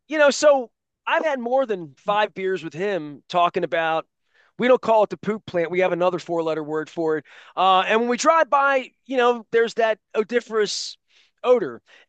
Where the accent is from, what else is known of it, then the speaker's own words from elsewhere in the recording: Maryland, United States; I'm from Colgate East Point.